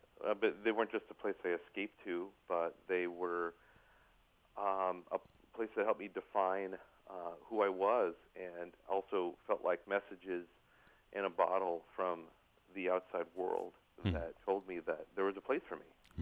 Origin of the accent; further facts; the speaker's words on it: Minnesota, United States; also born or lived in Waconia / Jonathan / Owatonna / Hastings; I was born in Waconia, Minnesota. Didn't spend much time there. But my family moved around through southeastern Minnesota. I lived in a community called Jonathan, which is now part of Chaska, and then Owatonna, and then finally Hastings.